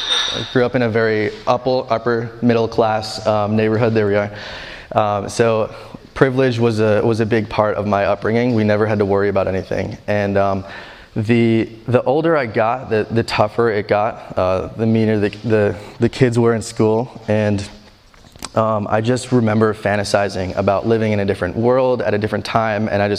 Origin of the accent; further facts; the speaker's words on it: New Jersey, United States; I grew up in New Jersey, and ever since I was a young kid, I was quite sensitive.